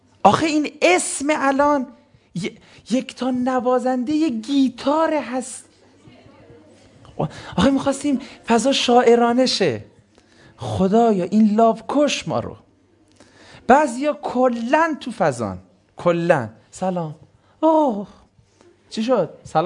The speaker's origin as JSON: {"language": "Persian", "country": "Iran", "said": "نه ما ایرانی هستیم، اشکال نده"}